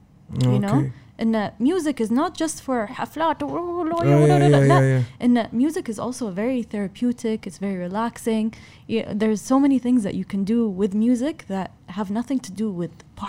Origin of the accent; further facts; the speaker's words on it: Kuwait; قبل لا يعرفون طبعا اني كويتيه